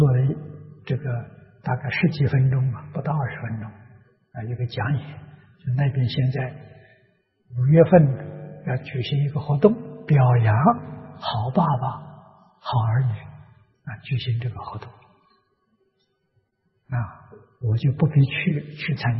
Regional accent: Tangchi, Anhui, China; 第一个试验点，我的家乡，乡下一个镇，汤池镇

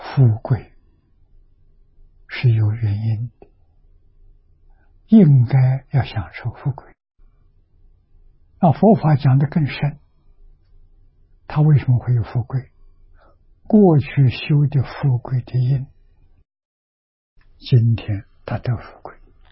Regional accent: China; 我们中国人喜欢看相算命

